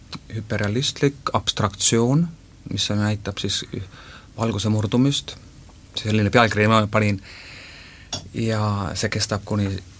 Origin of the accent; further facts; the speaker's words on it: Saare County, Estonia; now in Germany; ma ei ole isegi eestlane, ma olen saarlane.